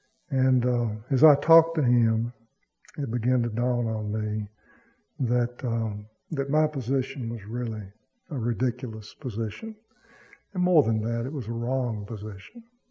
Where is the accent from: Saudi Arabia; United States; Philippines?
United States; Mississippi; And of course, he knew I was from Mississippi, and we would have coffee together and talk together.